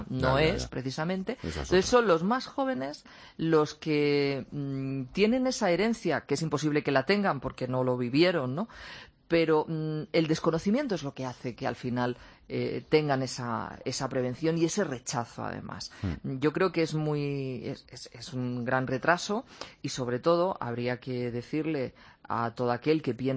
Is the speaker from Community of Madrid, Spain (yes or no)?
no; Catalonia, Spain; Soy española, mira, además de ser catalana, soy española.